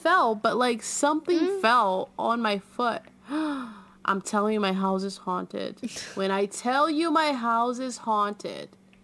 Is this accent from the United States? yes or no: no; Minas Gerais, Brazil; There's only one town from Minas Gerais, Contagem. It's not even my hometown.